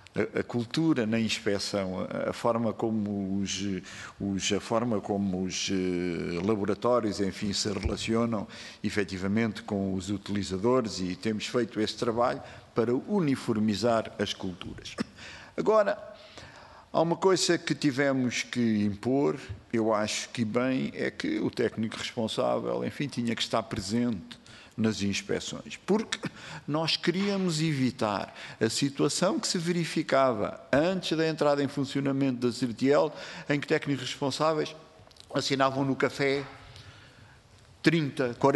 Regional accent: Portugal; como português

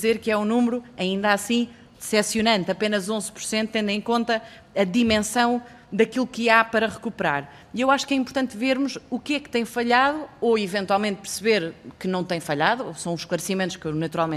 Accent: Marinha Grande, Leiria, Portugal; eu sou da Marinha Grande

